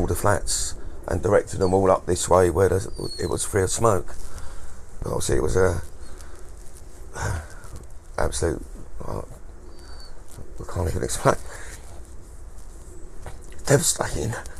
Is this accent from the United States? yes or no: no; Maidstone, South East England, United Kingdom; born there; I was born in Maidstone. I was born in this town. My dad was born in this town